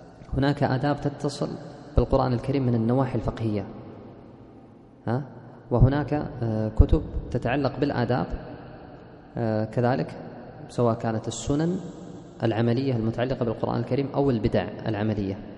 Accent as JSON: {"language": "Arabic", "country": "Kuwait", "said": "وطبع في وزارة الأوقاف عندنا في الكويت."}